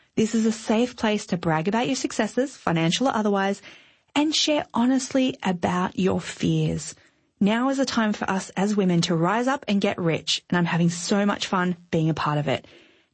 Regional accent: Queensland, Australia; and lastly, Queensland in my home country, Australia.

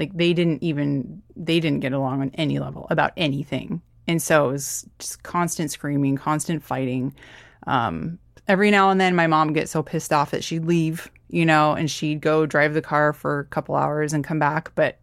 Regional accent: Bremerton, Washington, United States; I'm from Bremerton, Washington.

